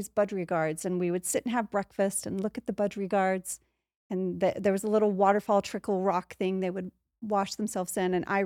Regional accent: United States; Yeah, I'm American.

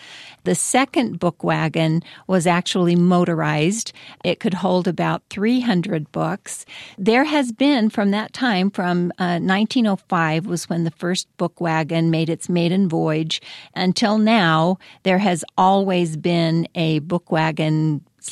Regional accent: Utah, United States; I grew up in northeastern Utah in a small rural farming community, and there were seven children in my family.

